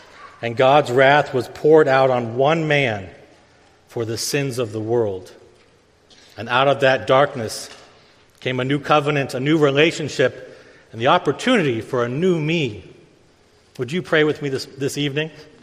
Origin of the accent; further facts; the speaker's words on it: Bloomington, Indiana, United States; I grew up in Bloomington, Indiana, a small college town about 4 hours south of the Michigan border.